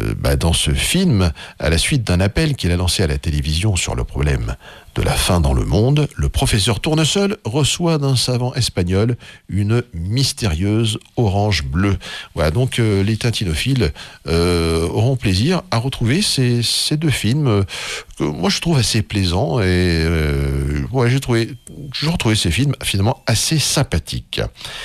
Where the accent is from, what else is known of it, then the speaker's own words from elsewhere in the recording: France; Alors, chez nous en France et dans les bacs, on trouve des choses intéressantes.